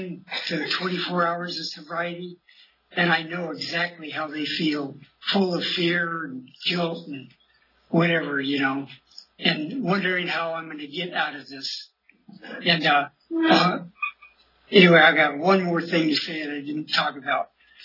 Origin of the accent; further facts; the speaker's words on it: California, United States; And there was somebody there from San Francisco. A miracle, right from my home state, you know.